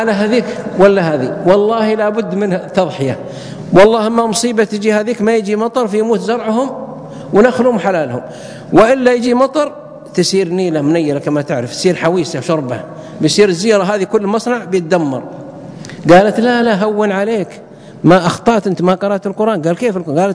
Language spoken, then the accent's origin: Arabic; Mecca, Makkah Province, Saudi Arabia; كان هو يدرس عندنا في مكة في جامعة أم القرى